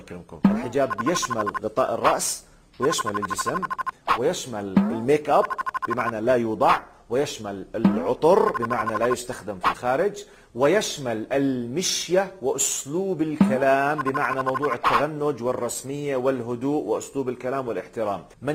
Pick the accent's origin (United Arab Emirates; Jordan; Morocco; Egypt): Jordan; وزي ما بقولوا بلهجتنا العامية في الأردن نيالك.